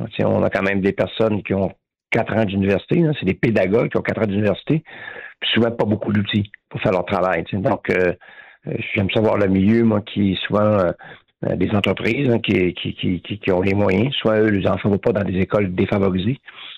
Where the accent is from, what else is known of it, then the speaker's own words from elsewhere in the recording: Saguenay, Quebec, Canada; parce que je n'étais pas de Québec, je suis du Saguenay.